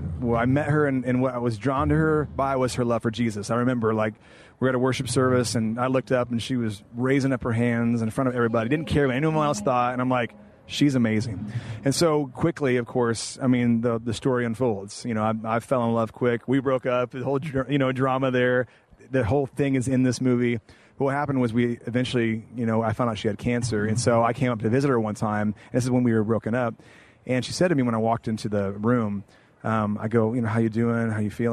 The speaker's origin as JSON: {"language": "English", "region": "Indiana", "country": "United States", "moved": "as an adult", "lives_now": "California, United States", "said": "how I came from Indiana to Bible college in California, how I met Melissa, our story"}